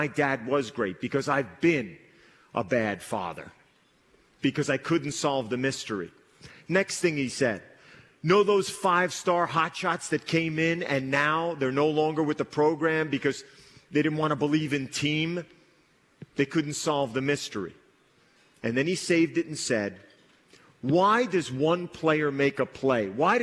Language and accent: English; New Jersey, United States; I'm the guy from Jersey with the bad haircut running after him to do the interview at midfield.